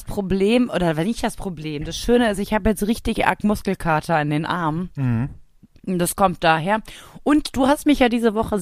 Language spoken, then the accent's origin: German; Cologne, North Rhine-Westphalia, Germany; So sind wir Kölner halt.